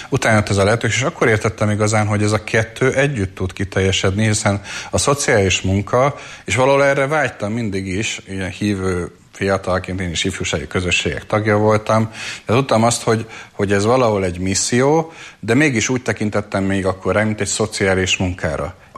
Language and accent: Hungarian; Eger, Heves, Hungary; mert bár viszonylag korán én Egerbe nőttem föl